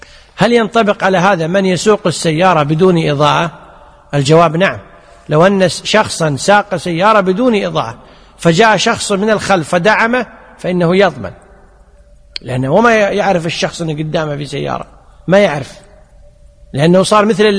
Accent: Kuwait; لذلك حتى القانون عندنا في الكويت أن سيارات التدريب إذا أتلفت شيئا فليس الضمان على المتدرب

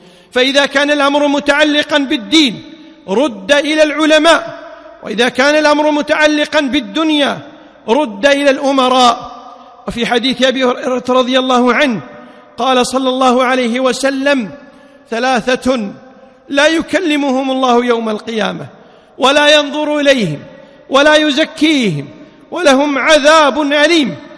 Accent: Kuwait; اللهم اجعل بلدنا الكويت آمنا مطمئنا

